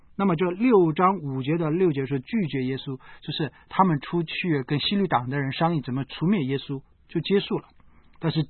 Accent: Hong Kong; 虽然我们香港人呢生活是很节俭，

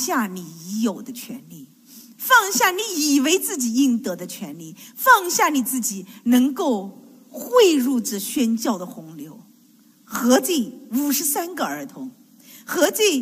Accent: Shanghai, China; 特别是像我生在上海，然后长在资产阶级家庭

